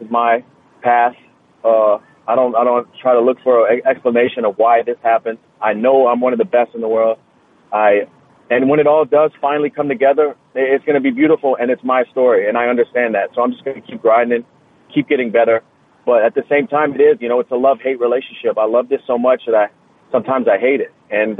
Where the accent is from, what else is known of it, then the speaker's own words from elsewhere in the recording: Louisiana, United States; maybe because I'm from Louisiana and train in South Florida, I'm used to the humidity and heat.